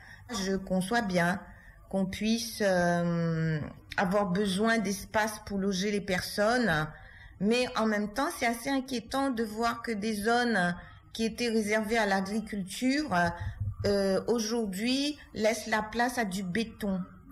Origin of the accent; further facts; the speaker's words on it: L'Entre-Deux, Réunion, France; j'habite à l'Entre-deux, je suis habitante de l'Entre-deux. Je ne suis pas née à l'Entre-deux, mais j'ai grandi à l'Entre-deux, passé mon enfance à l'Entre-deux, ma jeunesse à l'Entre-deux. Et donc je suis revenue il y a une dizaine d'années, m'installer ici. J'aime beaucoup vivre à l'Entre-deux